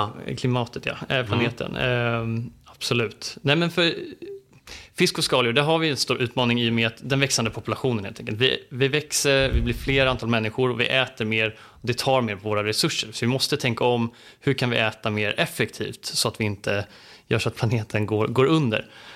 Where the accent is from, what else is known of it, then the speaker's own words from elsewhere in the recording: Stockholm County, Sweden; jag är uppväxt i Stockholms skärgård. Så ute i skärgården har jag vuxit upp med två föräldrar som driver bolag tillsammans.